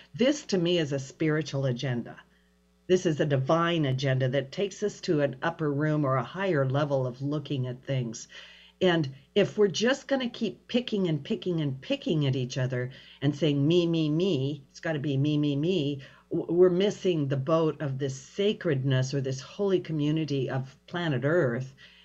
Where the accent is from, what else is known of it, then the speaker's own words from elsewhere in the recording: Pendleton, Oregon, United States; Pendleton, Oregon.